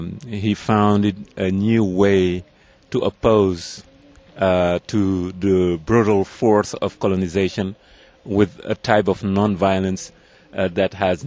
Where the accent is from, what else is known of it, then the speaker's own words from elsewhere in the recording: Senegal; I'm coming from Senegal, West Africa.